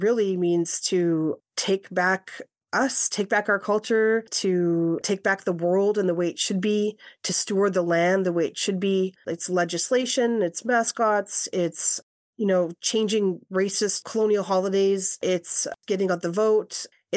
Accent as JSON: {"language": "English", "town": "Winnipeg", "region": "Manitoba", "country": "Canada", "tie": "born or raised there", "said": "I grew up in Winnipeg, which is not too far from there, a few hours to the west. And that's a very, what I call like the riziest city on Turtle Island, just because there's at least about 100,000 Native folks living there."}